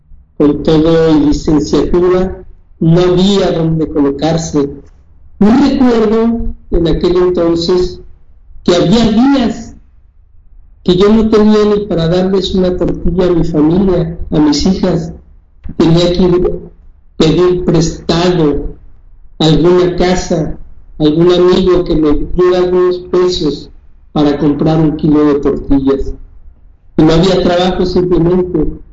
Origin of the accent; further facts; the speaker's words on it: Ciudad Juárez, Chihuahua, Mexico; otro México, otro diferente, como el que yo conocí de niño, en que viviendo en Ciudad Juárez, Chihuahua, podía irme a los 10 años de edad